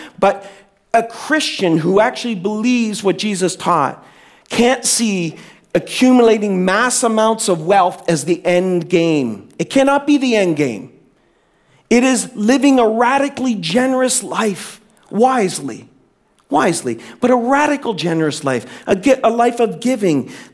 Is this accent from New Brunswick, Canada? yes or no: yes; New Brunswick, Canada; many of you know I'm from New Brunswick originally.